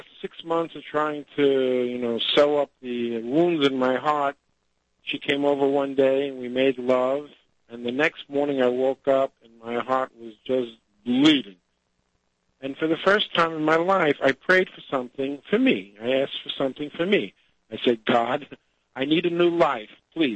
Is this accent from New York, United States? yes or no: yes; Massapequa, New York, United States; also born or lived in Brooklyn; No, I was born in Brooklyn, raised in Massapequa, Long Island.